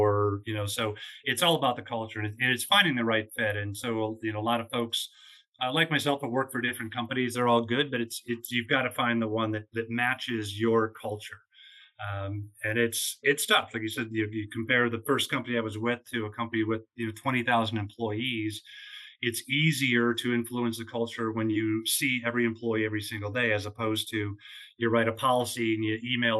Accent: Chicago, Illinois, United States; but I grew up in Chicago, great sports town, like a lot of cities. So that's my sports culture. As I moved around the globe, I adopted, air quotes, adopted the teams that were local

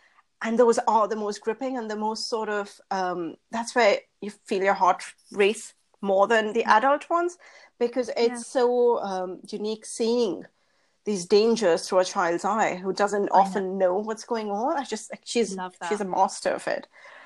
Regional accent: New Delhi, Delhi, India; I grew up in New Delhi

